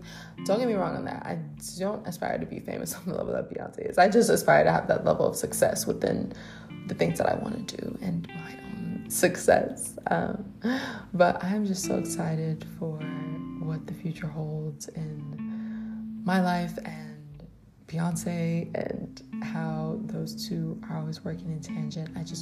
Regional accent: Detroit, Michigan, United States; now in Washington, United States; I'm from Detroit, went to school in Washington, D.C., and it was a culture shock when I got here

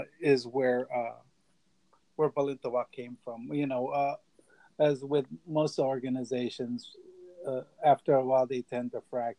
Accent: United States; I grew up in the States, and, you know, growing up, I saw Chinese martial arts, Japanese martial arts, Korean martial arts.

